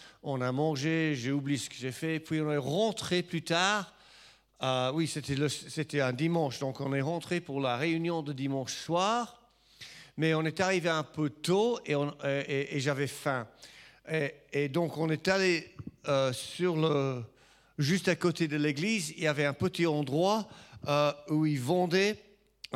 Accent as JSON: {"language": "French", "region": "England", "country": "United Kingdom", "second_language": "French", "said": "parce que je suis anglais, hein"}